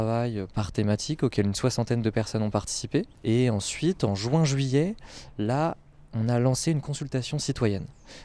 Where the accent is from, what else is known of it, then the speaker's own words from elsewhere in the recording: La Ferté-Bernard, Pays de la Loire, France; j'ai grandi à La Ferté-Bernard